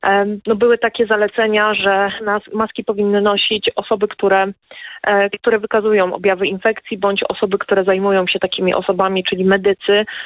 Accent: Silesian Voivodeship, Poland; Ja jestem ze Śląska

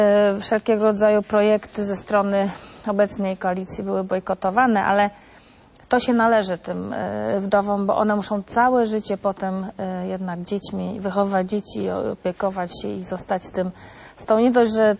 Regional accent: Gdynia, Pomeranian Voivodeship, Poland; A tak a propos tego, że ja jestem z Gdyni

